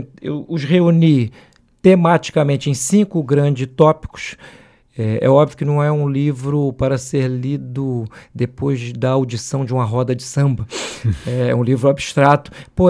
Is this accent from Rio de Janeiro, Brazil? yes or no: yes; Rio de Janeiro, Brazil; no Rio de Janeiro, cidade onde nasci, onde vivo